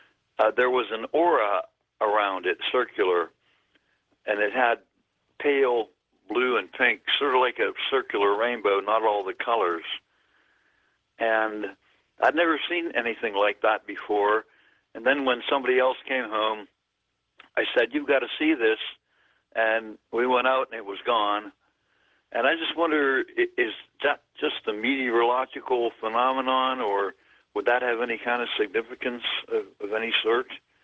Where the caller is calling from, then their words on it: Pittsburgh, Pennsylvania, United States; Well, thank you, gents. I'm from Pittsburgh.